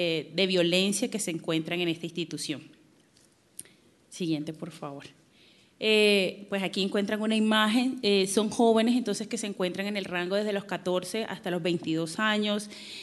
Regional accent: Colombia; Vengo de Colombia.

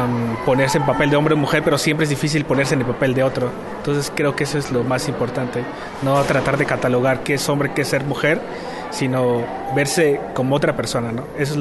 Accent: Toluca, State of Mexico, Mexico; Yo, por ejemplo, vengo de Toluca, entonces es más visible esta masculinidad o este machismo.

